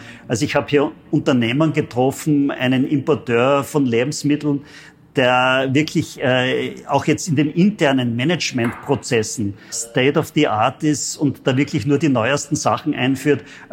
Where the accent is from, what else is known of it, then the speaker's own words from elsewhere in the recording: Austria; now in Greece; Natürlich als Österreicher, wenn man hierher kommt, schätzt man natürlich das Klima, man schätzt die Kulinarik.